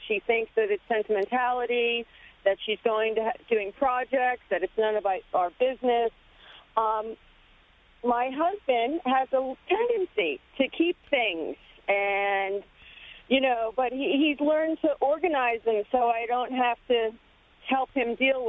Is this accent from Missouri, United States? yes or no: no; Middletown, New Jersey, United States; I'm from Middletown, New Jersey.